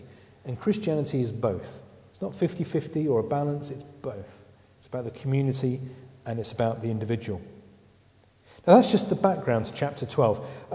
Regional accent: United Kingdom; It's a wonderful thing about being British is that only the Americans are disliked more than us.

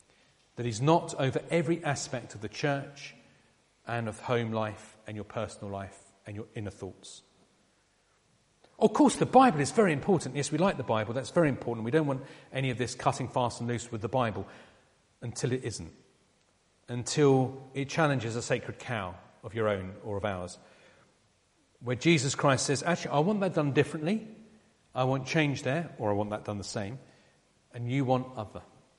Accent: United Kingdom; Now, we're British, we like constitutional monarchs, otherwise we'd be a republic like France.

